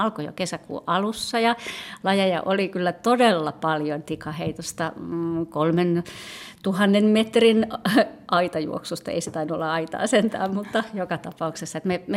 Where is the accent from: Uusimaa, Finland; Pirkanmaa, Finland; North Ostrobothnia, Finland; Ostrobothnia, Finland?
Pirkanmaa, Finland; Illo; Mä oon asunut lapsuuteni tuolla Satakunnassa, Vammalan seudulla, semmoinen pieni Illon kylä ja siellä sitten vielä vähän siitä kylästäkin syrjässä, eli ihan maalla. Ja meitä oli iso perhe, mä oon 6. lapsi 7 lapsesta